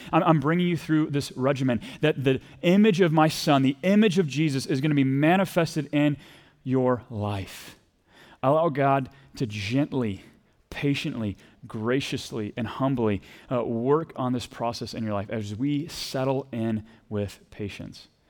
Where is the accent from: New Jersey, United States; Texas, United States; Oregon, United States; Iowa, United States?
Texas, United States; accent: Texas; She's got a great accent, even better than my Texas accent.